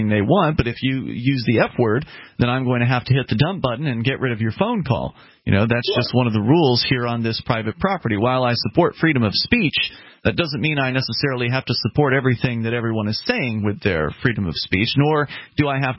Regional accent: the South, United States; born there; And I was born in the South, right?

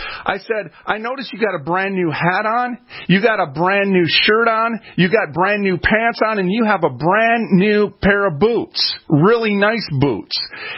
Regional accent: Minneapolis, Minnesota, United States; I'm a welfare kid. I was raised in North Minneapolis. I moved 37 times before I actually moved into the first house I ever lived in.

